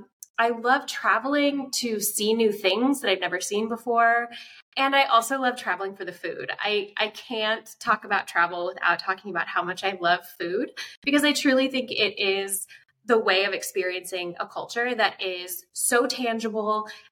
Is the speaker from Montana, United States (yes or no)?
no; Pennsylvania, United States; also born or lived in United Kingdom; now in Switzerland; I am from the East Coast, Pennsylvania, originally, and have lived both in the UK and I currently live in Switzerland.